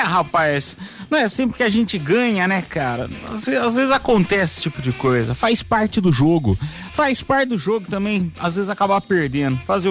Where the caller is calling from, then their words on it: São Paulo, Brazil; Aqui quem fala é … não sei se eu posso falar, Zona Leste de São Paulo.